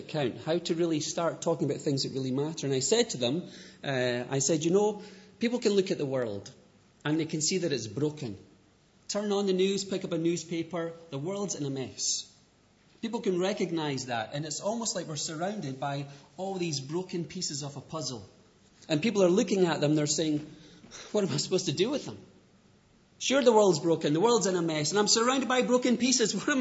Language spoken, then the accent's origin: English; Edinburgh, Scotland, United Kingdom; moved away as an adult; also born or lived in Chicago; I am from Edinburgh. Grew up in the city here and moved to the States at one point to go and study at Moody Bible Institute in Chicago.